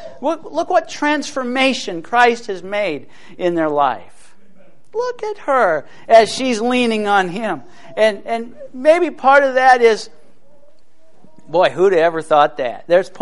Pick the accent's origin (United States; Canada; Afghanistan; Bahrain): United States; Ohio; And I'm from Ohio.